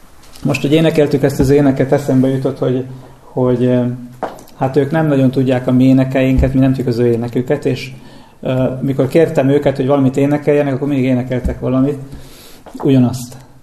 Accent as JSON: {"language": "Hungarian", "town": "Pápa", "region": "Veszprém County", "country": "Hungary", "said": "Tehát mi pápaiak vagyunk. És pápa mellett egy kis faluban lakunk"}